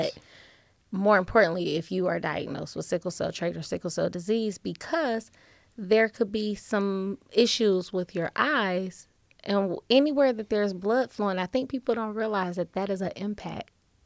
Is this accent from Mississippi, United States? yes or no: no; Detroit, Michigan, United States; Because I grew up in Detroit, 60% of the population has sickle cell trait.